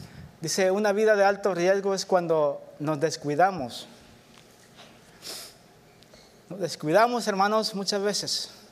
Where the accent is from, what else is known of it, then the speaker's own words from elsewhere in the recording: El Salvador; moved away as an adult; A los 18 años, hermanos, yo salí de El Salvador, muy jovencito. No sabía nada de inglés, ni una pizca, ni un poquito, ni un tantito. Llegué a este país en el 93.